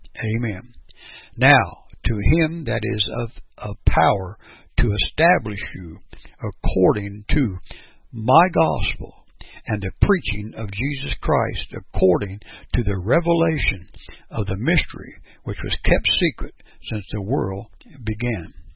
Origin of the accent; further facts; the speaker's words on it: Perry, Kansas, United States; I'm from Perry, Kansas